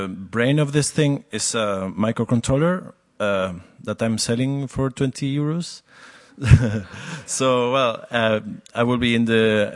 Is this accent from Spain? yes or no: yes; Spain; English is a second language; now in Berlin, Germany; I came from Spain, but I live here in Berlin.